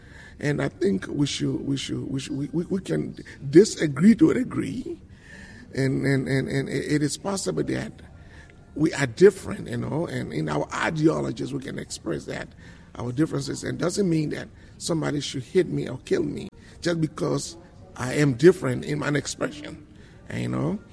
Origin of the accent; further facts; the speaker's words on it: Liberia; I come from Liberia.